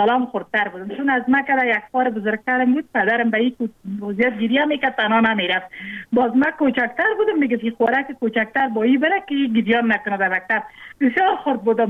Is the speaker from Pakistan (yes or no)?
no; Jowzjan, Afghanistan; ما مکتب در ولایت جوزجان خواندیم، چون متولد ولایت جوزجان هستم. تحصیلات ما در امو ولایت ما به تمام رساندیم، به عروسی کردیم در ولایت لوگر،